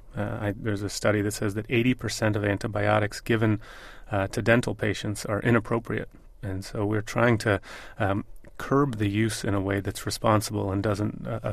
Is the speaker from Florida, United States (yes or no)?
yes; Florida, United States; And I grew up in Florida, where the orange crops are very important, but they're not that important.